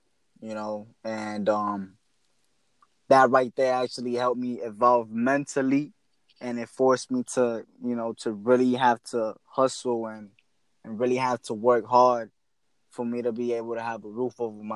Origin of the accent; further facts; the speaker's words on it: Broward, Florida, United States; also born or lived in Queens, New York / Long Island; Then my mother, I was born in Queens, and then I lived in Long Island. And then from there, you know, I hit Broward.